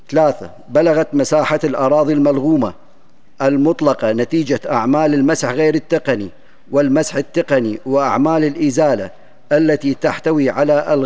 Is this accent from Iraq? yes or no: yes; Iraq; يعمل بلدي العراق على تحديث المعايير الوطنية